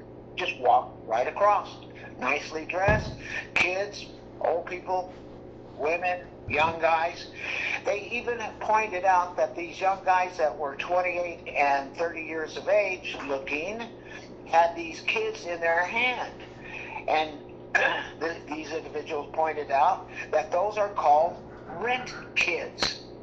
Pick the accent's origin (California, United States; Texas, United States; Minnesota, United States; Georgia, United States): Texas, United States; El Paso; because my hometown is El Paso.